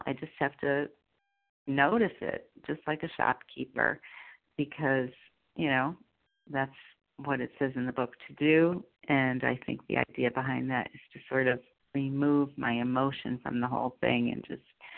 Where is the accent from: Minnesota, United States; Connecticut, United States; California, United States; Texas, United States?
Connecticut, United States; And I'm from Connecticut, a recovered compulsive overeater